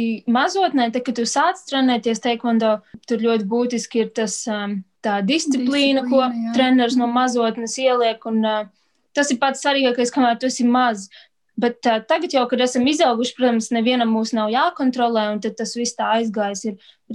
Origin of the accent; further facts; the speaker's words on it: Bauska, Bauska Municipality, Latvia; Jo mēs uzaugām Bauskā un tur mēs sākām trenēties taekvondo